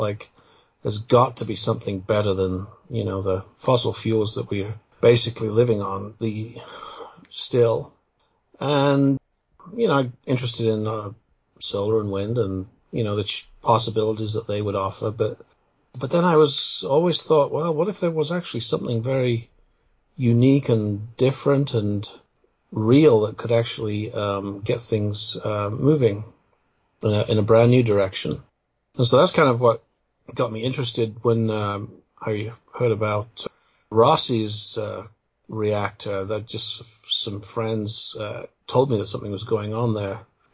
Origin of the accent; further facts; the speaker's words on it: England, United Kingdom; I was raised in England, by the way, so that was where it was all happening.